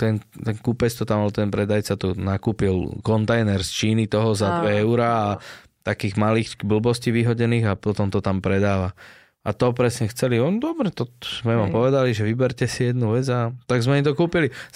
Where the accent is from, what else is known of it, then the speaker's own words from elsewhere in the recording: Trnava, Trnava Region, Slovakia; A potom sa pýtal, že odkiaľ som, že zo Slovenska, že odkiaľ, že z Trnavy.